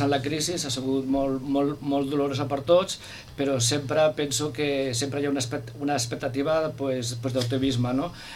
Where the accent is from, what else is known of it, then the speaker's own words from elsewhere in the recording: Sitges, Catalonia, Spain; jo soc fill de Sitges, me'n recordo que abans hi havia 5 càmpings